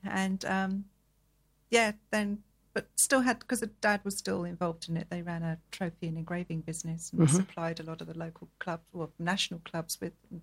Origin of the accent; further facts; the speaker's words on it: Tunbridge Wells, South East England, United Kingdom; I was born in Tunbridge Wells, grew up in Tunbridge Wells in Kent